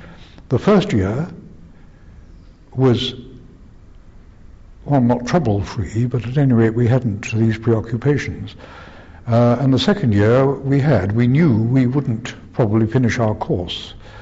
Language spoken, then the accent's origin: English; Stoke Newington, London, United Kingdom; born there; Yes, I was born in Stoke Newington, which is in North London, on the 10th of March 1920.